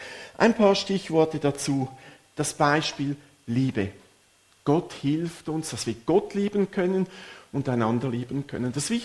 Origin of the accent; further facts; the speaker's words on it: Switzerland; Bei uns in der Schweiz sind es vielleicht Blumen, die bringt man mit, vielleicht eher für die Frau im Haushalt.